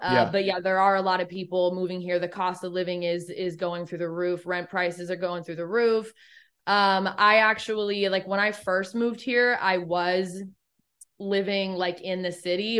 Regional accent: Eugene, Oregon, United States; also born or lived in Los Angeles; I am from Eugene.

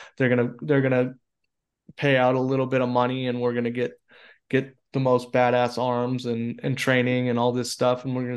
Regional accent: Oregon, United States; what you say when I'm from Oregon, people are like, oh, I'm sorry.

